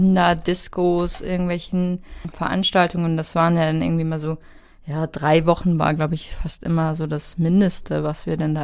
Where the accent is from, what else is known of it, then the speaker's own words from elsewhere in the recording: Lower Saxony, Germany; Und ich meine, ich komme ja aus der Niedersachsen-Ecke.